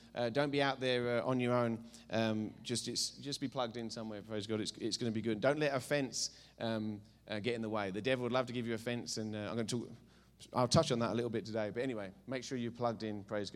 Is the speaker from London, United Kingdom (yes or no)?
no; East of England, United Kingdom; now in United States; I'm from Essex, and I speak really fast from where I'm from in England